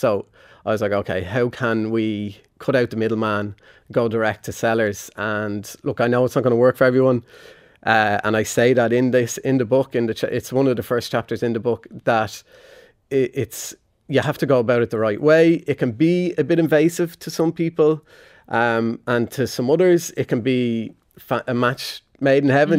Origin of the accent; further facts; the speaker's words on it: Dublin, Leinster, Ireland; we're both teachers, so we needed to live in Dublin, and we're both from Dublin.